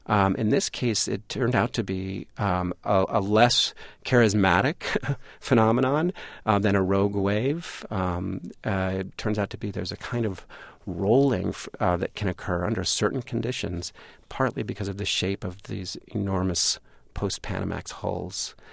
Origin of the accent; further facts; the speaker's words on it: California, United States; I grew up near the San Francisco Bay Area and used to watch the container ships arriving under the Golden Gate Bridge going to and from Alameda.